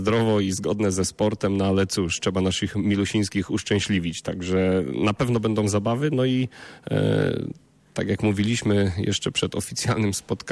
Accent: Nowy Tomyśl, Greater Poland Voivodeship, Poland; Miejsce dla mnie bardzo sentymentalne, bo jestem rodowitym Nowotomyślanem

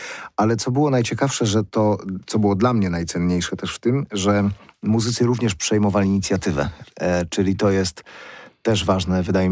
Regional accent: Wrocław, Lower Silesian Voivodeship, Poland; born there; now in Poznań, Poland; jestem wrocławianinem z urodzenia i odkąd mieszkam w Poznaniu, gram z nimi

